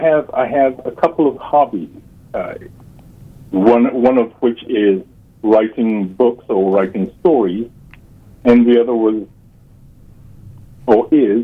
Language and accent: English; Ghana; moved away as an adult; Originally, I'm from Ghana, West Africa, and I came out here, studied physics, and got involved in computers and engineering.